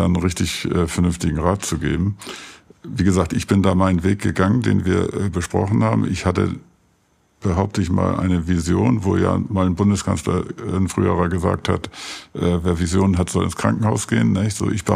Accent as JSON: {"language": "German", "town": "Quickborn", "region": "Schleswig-Holstein", "country": "Germany", "tie": "born or raised there", "said": "Ich bin in Quickborn, da bei Hamburg groß geworden."}